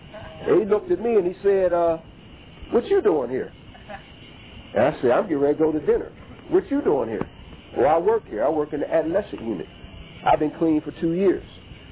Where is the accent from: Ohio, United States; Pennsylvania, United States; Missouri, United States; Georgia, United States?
Pennsylvania, United States; Pittsburgh; So I come from, born and raised in the Hill District of Pittsburgh. Single mom.